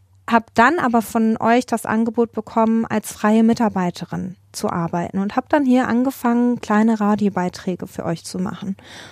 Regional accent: Hagen, North Rhine-Westphalia, Germany; Ich bin ja gebürtige Hagenerin.

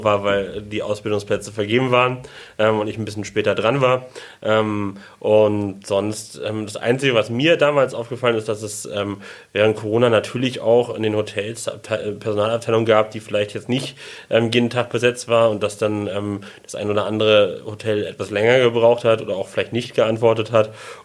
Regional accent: Hamburg, Germany; moved away as an adult; ich komme aus Hamburg, wollte nochmal aus Hamburg raus

